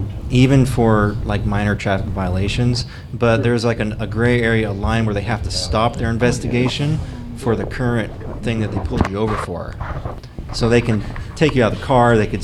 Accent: Washington, United States; now in Georgia, United States; Like some states, like my home state of Washington State, it's actually illegal or unconstitutional

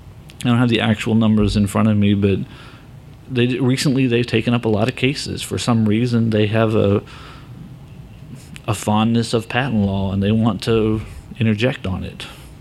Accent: Atlanta, Georgia, United States; I actually work up in Minnesota, but I'm actually from the Atlanta area. I went to Georgia Tech, go Jackets.

